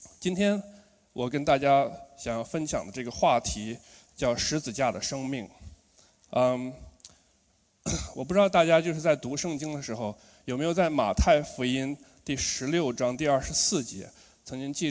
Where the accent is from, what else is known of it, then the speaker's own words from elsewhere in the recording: northern China, China; now in Australia; 大家听我这个口音就知道我是哪人了吧？我是北方人，对的。我是从小在中国北方长大，然后后来跟着父母一起来到了澳洲，在这边上大学的时候信主的。